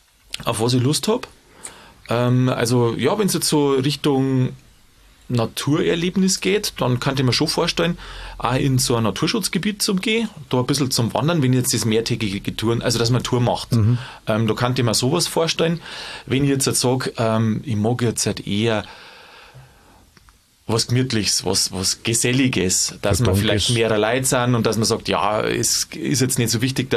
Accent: Bavaria, Germany; gibt es ein paar so Gegenden bei uns in Bayern

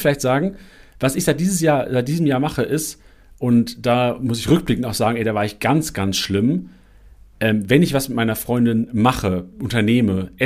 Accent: Lüneburg, Lower Saxony, Germany; Ich bin in Lüneburg groß geworden, im Norden.

